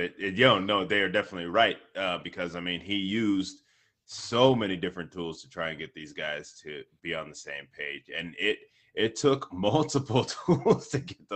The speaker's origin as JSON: {"language": "English", "region": "California", "country": "United States", "tie": "born or raised there", "said": "growing up in California, Bay Area, that's something that we've never even known"}